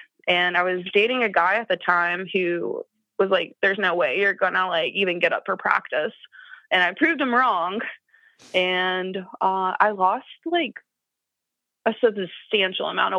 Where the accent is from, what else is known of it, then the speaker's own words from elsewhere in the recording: Appalachia, United States; So like I said, I'm from Appalachia. I don't think I have a very strong accent. I've had some media training, so I've learned to neutralize my accent.